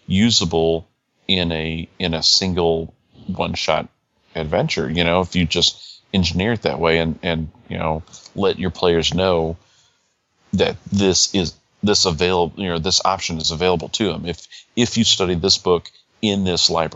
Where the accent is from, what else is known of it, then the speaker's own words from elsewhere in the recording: Texas, United States; I'm a transplanted Kansan. I'm originally from Texas, so...